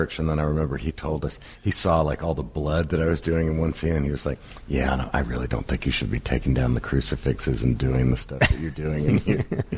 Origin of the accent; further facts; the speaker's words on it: North Carolina, United States; also born or lived in New York; I was born in North Carolina, and I've gone back to Wilmington. Like, I've probably lived in North Carolina until I was 6, and then moved back there when I was married.